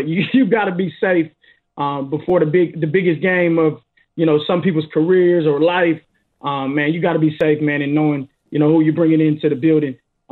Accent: Texas, United States; We're both from Texas.

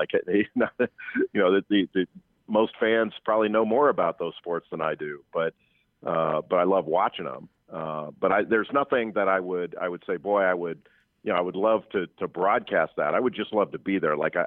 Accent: Los Angeles, California, United States; Yeah, I grew up in Los Angeles, so I'm a gigantic Dodger fan, and spent my younger years totally in love with the Dodgers.

